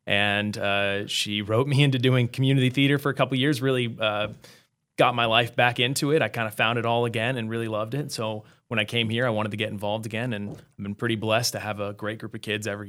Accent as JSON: {"language": "English", "town": "Anna", "country": "United States", "said": "So I'm from Anna originally. I got a job back here in 2019 teaching second grade."}